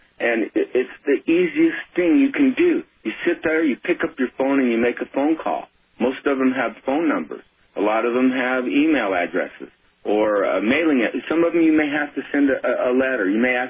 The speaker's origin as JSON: {"language": "English", "country": "United States", "said": "We are proud American citizens who are exercising our God-given rights to stand up and question our government"}